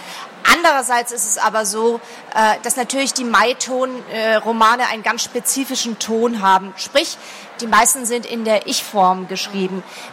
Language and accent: German; Bamberg, Bavaria, Germany; Bei uns in Bamberg, ich stamme ja aus Bamberg